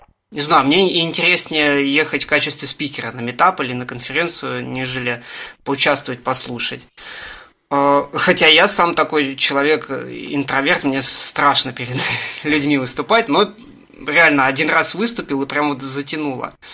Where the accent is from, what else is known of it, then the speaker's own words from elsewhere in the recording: Russia; То есть я из России, там кто-то из Бельгии, кто-то из Германии